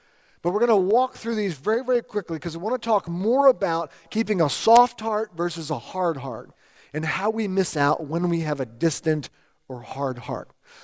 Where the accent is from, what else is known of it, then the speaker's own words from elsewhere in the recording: California, United States; wait a minute, we're from the East Bay.